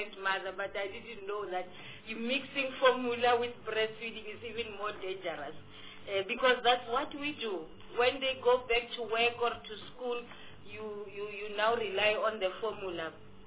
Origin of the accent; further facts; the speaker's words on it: Limpopo, South Africa; I grew up in Grootegeluk Hospital.